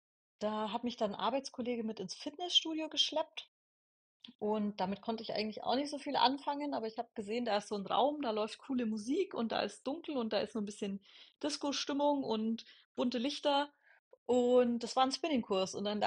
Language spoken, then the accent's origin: German; Herzogenaurach, Bavaria, Germany; born there; ich komme aus Herzogenaurach gebürtig, also da kommen ja Adidas und Puma her.